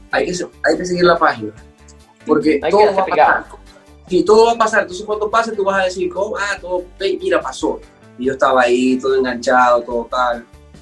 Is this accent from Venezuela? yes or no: yes; Venezuela; somos personas, los venezolanos por naturaleza, somos apegados a la tierra, pues.